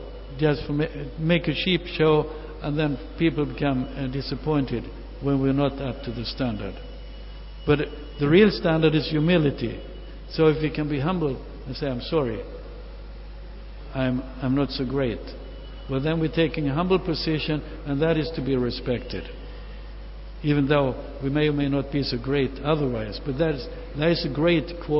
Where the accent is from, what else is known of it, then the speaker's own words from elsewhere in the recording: Sweden; okay, now I'm from Sweden and Europe